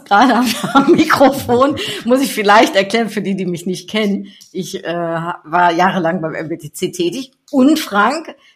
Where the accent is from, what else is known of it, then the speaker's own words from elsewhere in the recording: Germany; Als Deutsche werde ich dann doch altijd mit meinem deutschen Auto gesehen.